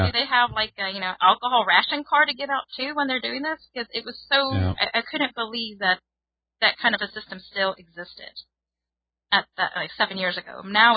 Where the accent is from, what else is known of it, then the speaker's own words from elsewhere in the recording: California, United States; now in Sweden; I come from California, and there, it's like everybody does marijuana, like literally.